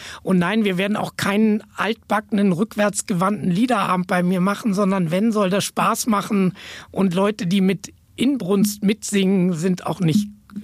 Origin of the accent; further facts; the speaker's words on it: Berlin, Germany; ich bin Berliner